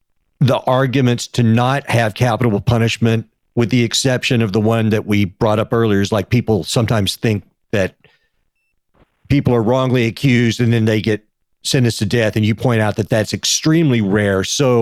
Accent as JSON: {"language": "English", "region": "Texas", "country": "United States", "lives_now": "Los Angeles, United States", "said": "I am from Texas. I live in LA now, but Texas is the same way."}